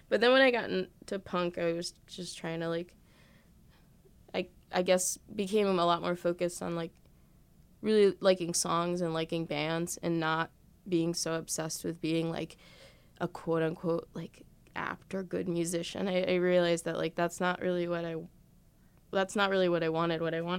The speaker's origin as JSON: {"language": "English", "town": "Elizabeth", "region": "New Jersey", "country": "United States", "tie": "born or raised there", "said": "So I grew up in Elizabeth, which is like"}